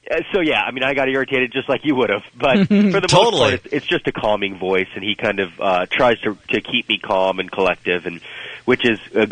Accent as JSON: {"language": "English", "town": "Sarasota", "region": "Florida", "country": "United States", "tie": "born or raised there", "said": "during my training in my hometown of Sarasota, Florida, I trained with winds speeds of 91 miles per hour."}